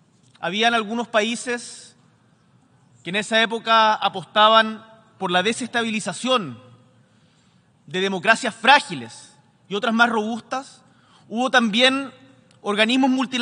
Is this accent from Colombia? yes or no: no; Chile; Como chilenas y chilenos nos sentimos orgullosos